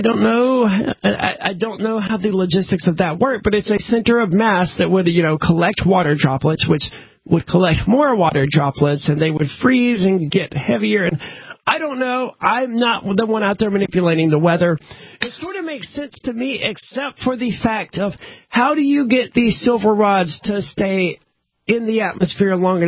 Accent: United States; I'm an American.

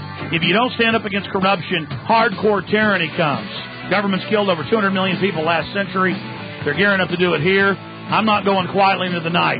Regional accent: United States; But I'm an American. Why should I even care where countries are?

